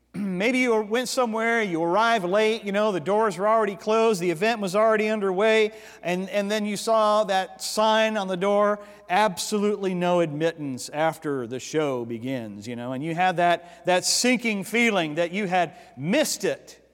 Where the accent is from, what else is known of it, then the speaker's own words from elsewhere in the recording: Florida, United States; But I remember when I was a kid in my neighborhood growing up in Central Florida, there weren't many kids in the neighborhood.